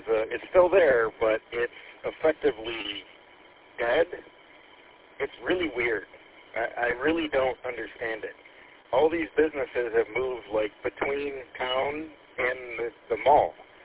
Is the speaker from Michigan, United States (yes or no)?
yes; Troy, Michigan, United States; now in Birch Run, United States; Well, I graduated high school in Troy in southeast Michigan. I currently am in Birch Run